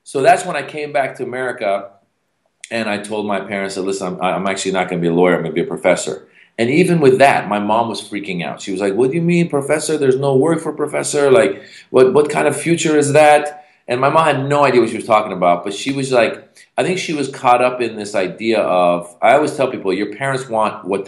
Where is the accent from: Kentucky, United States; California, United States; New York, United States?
California, United States; It's funny because I grew up in Marin County, where everyone they're well off, but they're very casual.